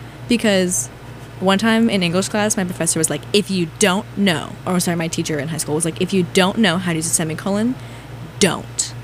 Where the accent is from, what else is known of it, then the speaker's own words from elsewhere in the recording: the South, United States; I actually don't know anything about … which is incredible, growing up in the South, as one does.